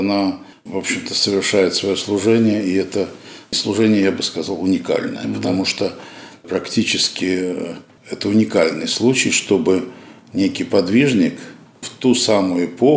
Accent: Lytkarino, Moscow Oblast, Russia; also born or lived in Kyiv; Сначала родители переехали в Подмосковье. Угу. Вот, и школу я окончал в Латкарино, 20 километров от МКАДа.

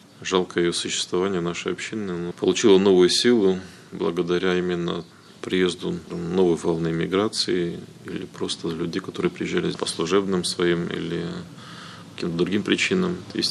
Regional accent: Russia; сам я уже из России, никакого отношения не имею к греческой крови.

